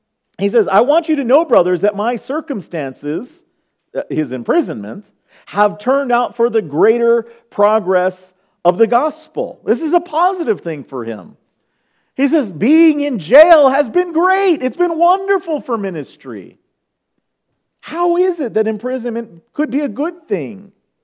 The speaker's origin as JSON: {"language": "English", "region": "California", "country": "United States", "said": "I'm from California, so at Disneyland they had a little rubber room"}